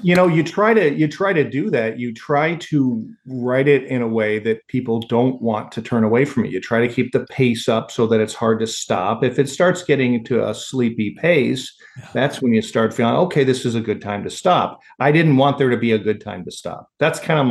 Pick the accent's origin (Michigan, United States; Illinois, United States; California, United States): Illinois, United States; Chicago; When I was growing up in Chicago, radio was fun.